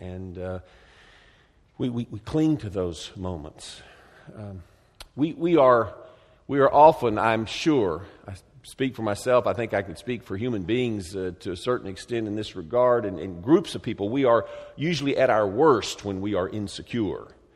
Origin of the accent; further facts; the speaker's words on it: Texas, United States; Kind of new to this area. No, I was raised in Texas.